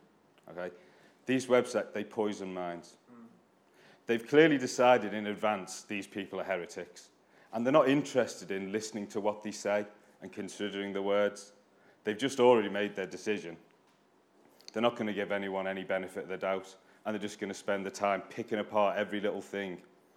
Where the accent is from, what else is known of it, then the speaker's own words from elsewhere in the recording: United Kingdom; I'm British, so I'm repressed, I can't say that.